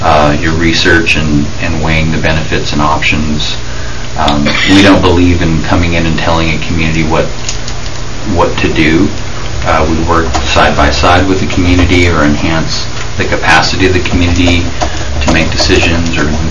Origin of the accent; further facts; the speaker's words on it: Eugene, Oregon, United States; also born or lived in Pendleton; I grew up in Eugene, Oregonian, lived in Pendleton for a number of years